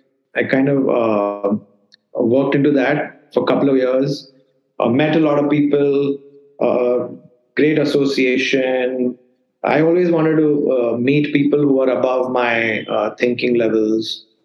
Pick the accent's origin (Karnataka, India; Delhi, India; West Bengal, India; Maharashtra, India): Maharashtra, India; Pune; also born or lived in Mumbai; Started my schooling in Pune. I was born in Bombay. Mm-hmm. And so I studied at the Bishop School here in Pune.